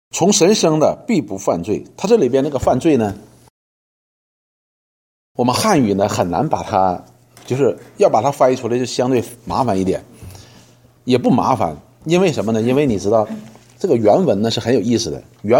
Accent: China; 但是我们中国人又发明出来4个，为了考试嘛

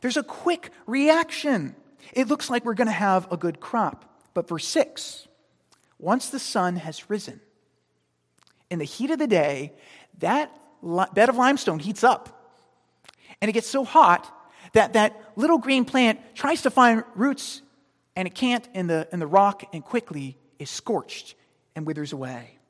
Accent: Queens, New York, United States; Maybe I grew up in Queens, and some of you hailing from other places in the city may not have even dirt bed

